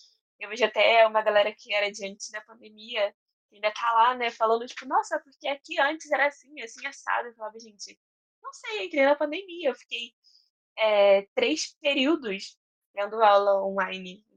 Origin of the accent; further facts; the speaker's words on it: São Gonçalo, Rio de Janeiro, Brazil; Eu moro em outra cidade, né? A UF é em Niterói, vocês não sabiam, mas é UF Niterói e eu sou de São Gonçalo.